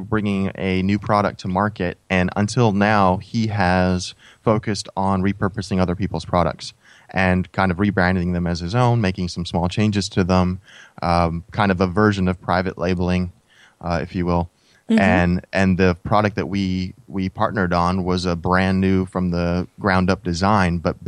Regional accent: United States; And even when we were growing up in the States, and I started working on the house

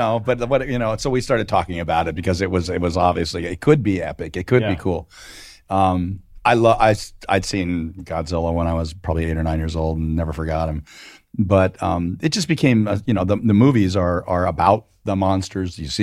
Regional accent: Massachusetts, United States; We're from Massachusetts.

